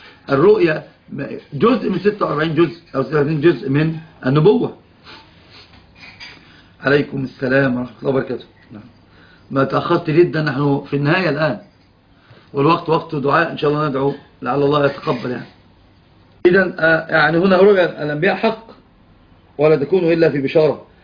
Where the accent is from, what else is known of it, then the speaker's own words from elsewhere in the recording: Upper Egypt, Egypt; فأنا أصلا صعيدي